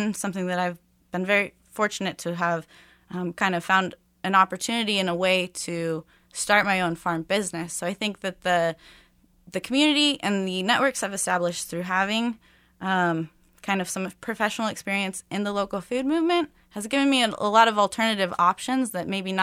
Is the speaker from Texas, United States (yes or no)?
no; Overland Park, Kansas, United States; I was one of the students who went to Truman from the suburbs. I grew up in Overland Park, Kansas.